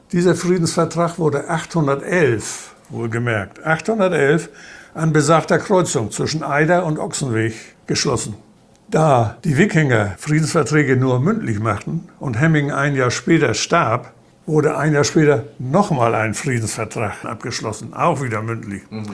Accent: Schleswig-Holstein, Germany; In Dithmarschen, wo ich herkomme, nennt man das Dithmarscher bunte Reihe.

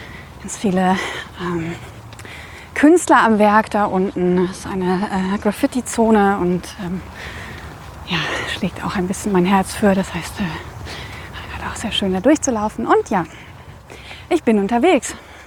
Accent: Radebeul, Saxony, Germany; born there; also born or lived in Coswig; Von Dresden nach Meißen, über Radebeul, wo ich geboren bin, aber nie gelebt habe, deswegen ist das jetzt gar nicht so spektakulär für mich.

